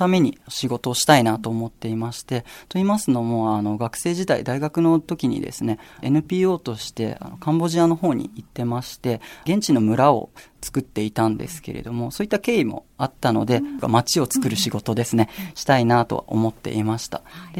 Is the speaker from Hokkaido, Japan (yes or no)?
no; Sagamihara, Kanagawa, Japan; 相模原の橋本というところになります。